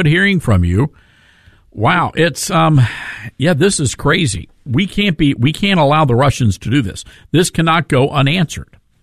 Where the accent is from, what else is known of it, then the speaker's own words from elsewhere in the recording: Tennessee, United States; I want to get back to this story from Tennessee, my home state